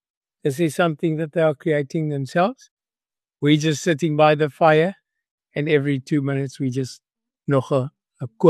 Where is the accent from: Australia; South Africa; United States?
South Africa; As a human being, as a South African, Mr. Ramaphosa Matamela, can't you see the sign?